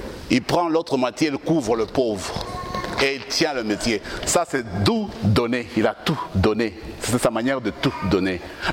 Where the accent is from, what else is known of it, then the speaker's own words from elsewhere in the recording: Kivu, DR Congo; les femmes violées dans mon pays d'origine, qui n'ont pas de sécurité dans la province du Kivu